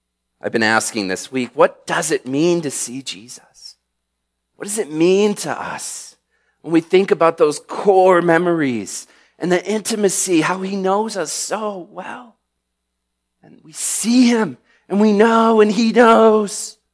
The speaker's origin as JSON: {"language": "English", "region": "Michigan", "country": "United States", "tie": "born or raised there", "said": "I grew up in Michigan, and if you've been there in the summer, it's worthwhile."}